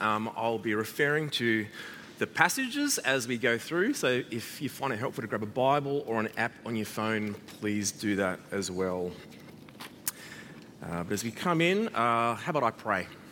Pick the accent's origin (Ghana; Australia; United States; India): Australia; Adelaide, South Australia; moved away as an adult; Now, I grew up in Adelaide. Actually, I grew up in Panorama, just up the hill here. When I was 16, I moved just across the road, the other side of South Road, into St. Mary's. So, in a way, I'm very much a local boy.